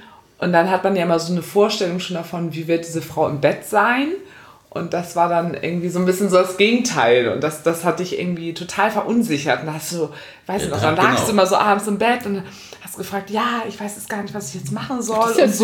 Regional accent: Hamburg, Germany; wir kommen ja aus Hamburg

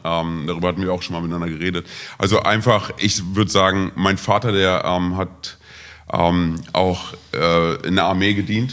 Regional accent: Romania; Ich bin ja auch Rumäne. Sozusagen in einem recht strengen Umfeld auch aufgewachsen.

